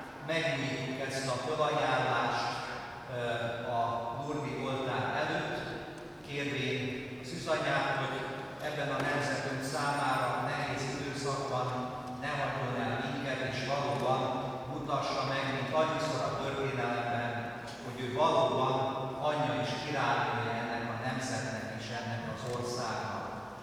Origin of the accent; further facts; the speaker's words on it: Hungary; és hát magyarként különösen is fontos számunkra ez a nap